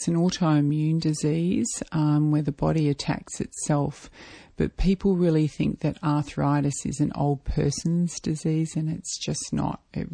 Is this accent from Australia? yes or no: yes; Melbourne, Victoria, Australia; also born or lived in Sydney / Papua New Guinea; I was born in Sydney actually, and I was raised in Melbourne.